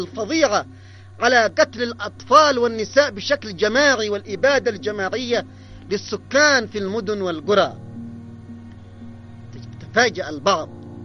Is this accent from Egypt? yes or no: no; Yemen; إنما نزداد نحن كشعب يمني صمودا وعزما وثباتا وتصميما